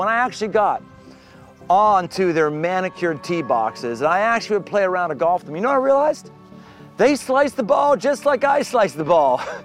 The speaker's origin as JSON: {"language": "English", "town": "Pittsburgh", "region": "Pennsylvania", "country": "United States", "tie": "born or raised there", "said": "When I was growing up in Pittsburgh, I was very, very, very middle class"}